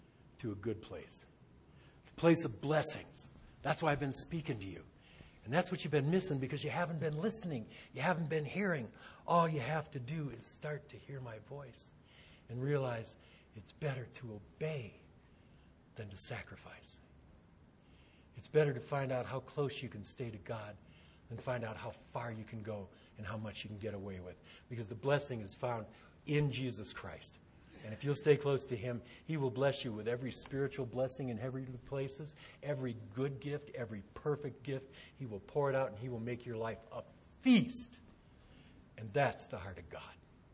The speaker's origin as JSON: {"language": "English", "region": "Midwest", "country": "United States", "said": "I'm from the Midwest."}